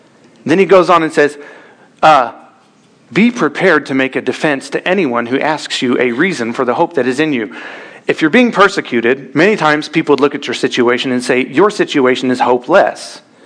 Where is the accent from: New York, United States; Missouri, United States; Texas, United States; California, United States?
Missouri, United States; I struggle with any language. I'm from Missouri, so throw me a bone.